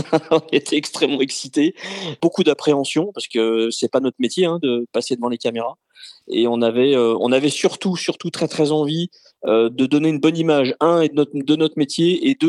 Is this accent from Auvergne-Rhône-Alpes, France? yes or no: yes; Roanne, Auvergne-Rhône-Alpes, France; moi je suis de la Loire, je suis de Roanne au départ, avec mon épouse.